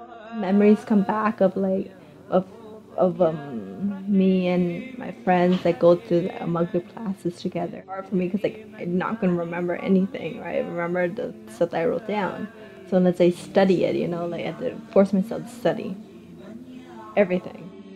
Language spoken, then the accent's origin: English; Cambodia; also born or lived in Thailand; I'm 30 years old. I was born in Thailand, but I'm originally from Cambodia.